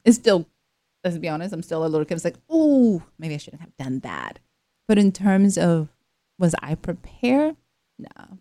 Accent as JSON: {"language": "English", "town": "Salem", "region": "Massachusetts", "country": "United States", "tie": "born or raised there", "said": "I grew up in Salem, Massachusetts, and then went to school in New York City."}